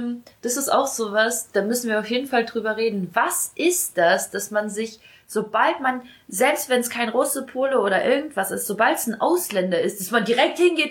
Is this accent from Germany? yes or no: no; Ukraine; ja, ich komme aus der Ukraine.